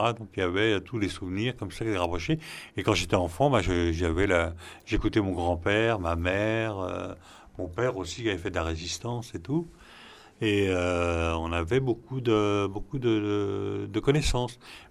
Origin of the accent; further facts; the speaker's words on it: Drancy, Île-de-France, France; je suis né à Drancy et j'ai vécu jusqu'à l'université, donc à Drancy, et puis après, j'ai changé de rue.